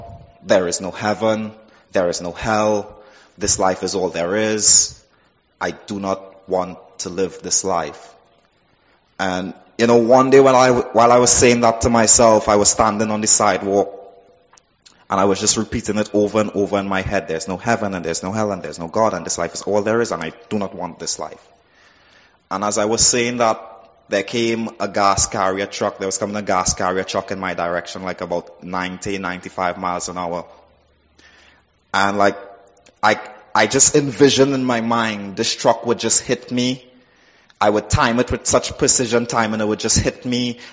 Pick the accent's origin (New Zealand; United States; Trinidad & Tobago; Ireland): Trinidad & Tobago; I'm from the Caribbean island of Trinidad, which is just like south of Jamaica and stuff like that. And basically, I grew up in an extremely, extremely poor family.